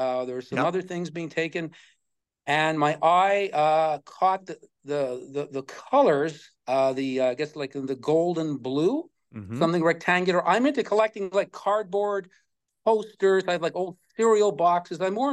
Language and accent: English; Canada; So I'm from Canada